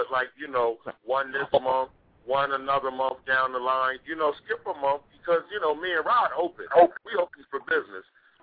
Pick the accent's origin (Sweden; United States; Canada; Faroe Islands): United States; Midwest; I'm from the Midwest, and I run the East, and I can drive 5 hours